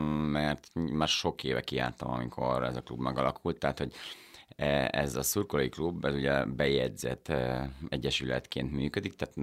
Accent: Zakarpattia Oblast, Ukraine; now in Budapest, Hungary; És azt még rólam tudni kell, hogy kárpátaljai születésű vagyok, tehát hogy ez még egy ilyen csavar a történetben.

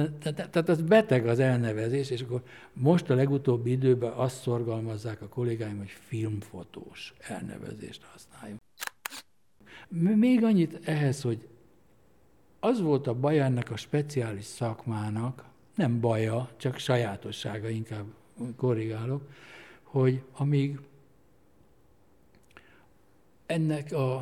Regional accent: Hungary; amit én még gyerekkoromban láttam Magyarországon

